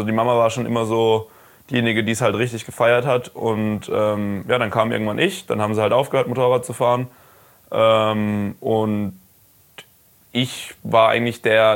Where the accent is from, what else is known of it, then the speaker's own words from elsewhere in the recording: Karlsruhe, Baden-Württemberg, Germany; ich komme aus Karlsruhe